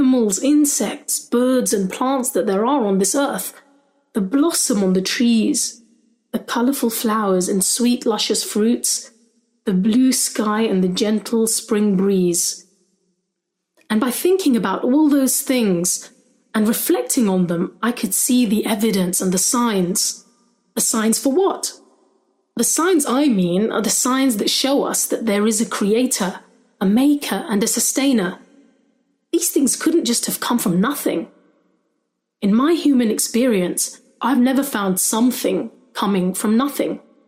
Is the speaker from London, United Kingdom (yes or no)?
yes; London, United Kingdom; I'm a journalist and I'm a Londoner.